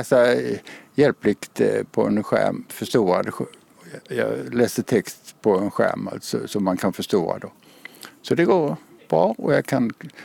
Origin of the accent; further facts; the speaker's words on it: Kalmar County, Sweden; accent: Småland dialect; now in Lund, Sweden; Jag är från Kalmar-trakten. Den dialekten går inte ur. Jag har bott i Kalmar sedan... Jag tog studenten i Kalmar. Och då var jag 20 år ungefär. Och sen har jag aldrig bott där.